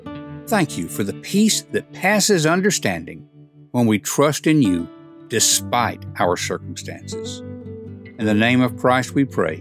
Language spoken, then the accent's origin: English; Tennessee, United States; I grew up in West Tennessee. Tornadoes were just part of the landscape